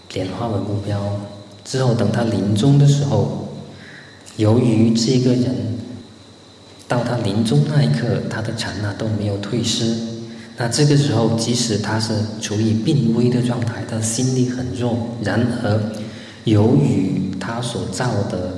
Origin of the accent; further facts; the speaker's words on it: China; 我们中国人来说，我们顺便再讲一下，我们中国人来说